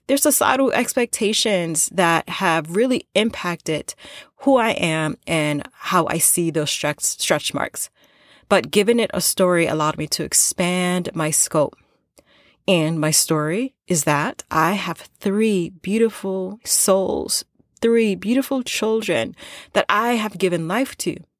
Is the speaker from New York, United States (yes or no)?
yes; Queens, New York, United States; accent: New York; I'm a New Yorker, born and raised in Queens, New York. If the accent comes out, it comes out. It's a part of who I am.